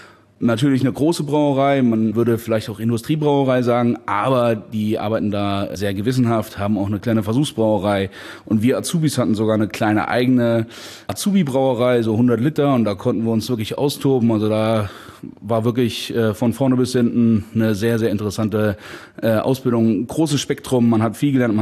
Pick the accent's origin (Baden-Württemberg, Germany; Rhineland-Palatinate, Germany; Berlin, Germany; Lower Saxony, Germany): Rhineland-Palatinate, Germany; Ralingen; Ich bin noch nicht in Trier aufgewachsen, sondern in Rahlingen, das ist zwischen Trier und Bitburg, direkt an der Sauer.